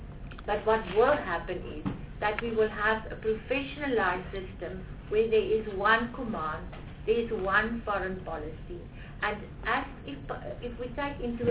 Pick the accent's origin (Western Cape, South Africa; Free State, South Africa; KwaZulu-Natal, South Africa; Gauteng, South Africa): Free State, South Africa; Now, I come from the Free State. It's very close to my heart.